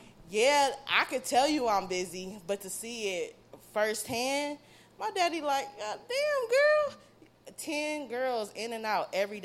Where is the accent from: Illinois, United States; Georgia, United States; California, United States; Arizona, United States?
California, United States; Inglewood; So to be able to live the artist dream in Cali and doing it. I'm from Inglewood.